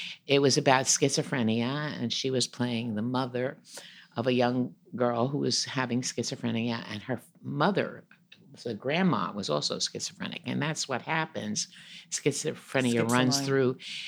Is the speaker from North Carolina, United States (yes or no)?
no; New York City, New York, United States; no, I'm from New York.